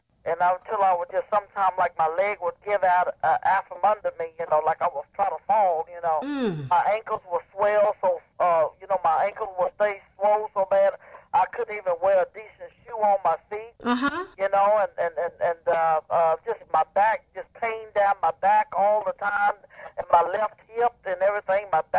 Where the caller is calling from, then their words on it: Austin, Texas, United States; Austin, Texas.